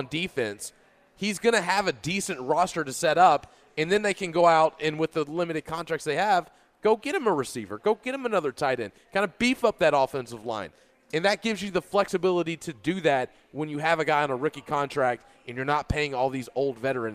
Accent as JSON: {"language": "English", "town": "Louisville", "region": "Kentucky", "country": "United States", "tie": "born or raised there", "said": "And this is coming from a Louisville fan. Like, I grew up in Louisville. I don't like Kentucky."}